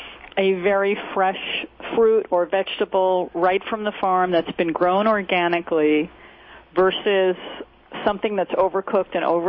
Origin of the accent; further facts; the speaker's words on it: Dix Hills, New York, United States; I grew up in Dix Hills on Long Island.